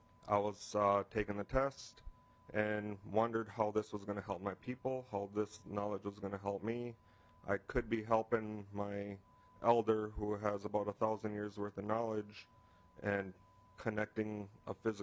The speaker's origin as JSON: {"language": "English", "town": "Mille Lacs Indian Reservation", "region": "Minnesota", "country": "United States", "tie": "born or raised there", "said": "And I'm from the Eagle Clan of the Anishinaabe people, and I live and born and raised in the Mille Lacs Indian Reservation in central Minnesota."}